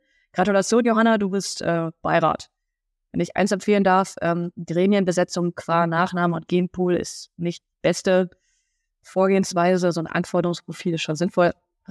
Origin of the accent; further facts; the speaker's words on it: Korbach, Hesse, Germany; ich komme ja aus der Metropole Korbach